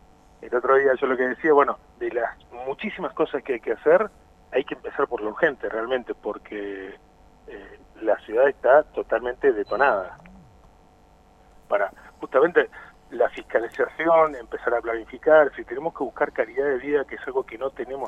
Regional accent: Bariloche, Río Negro, Argentina; also born or lived in Olavarría; nací en Olavarría, en provincia de Buenos Aires, desde los 5 años que vivo en Bariloche. Y me crié acá, una ciudad que realmente amo. Me formé en recursos humanos en Buenos Aires y me vine para acá hace creo que 15 años más o menos

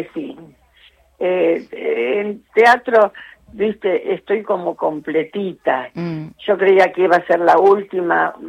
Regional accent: Argentina; Porque estamos todos, somos todos, todos uno, somos todos argentinos.

